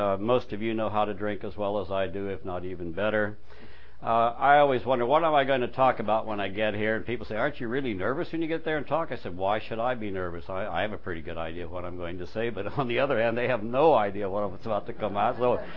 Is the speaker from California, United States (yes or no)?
yes; Encino, California, United States; I grew up in California, out in Encino